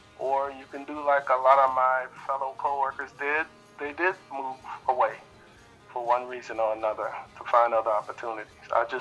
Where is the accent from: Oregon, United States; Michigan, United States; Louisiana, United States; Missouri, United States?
Louisiana, United States; New Orleans; moved away as an adult; now in Bloomington, United States; I come from New Orleans, and so I came to Bloomington Normal to work